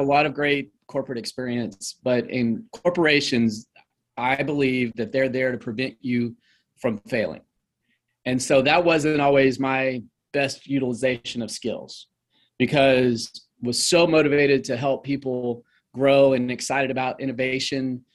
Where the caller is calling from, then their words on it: Houston, Texas, United States; Houston, Texas.